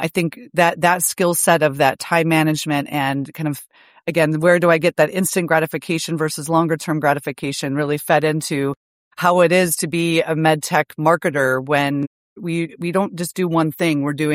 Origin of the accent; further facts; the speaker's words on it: Fargo, North Dakota, United States; So I grew up in Fargo, North Dakota, and my dad worked for the USDA, so the Department of Agriculture, in agricultural research and specifically sunflowers.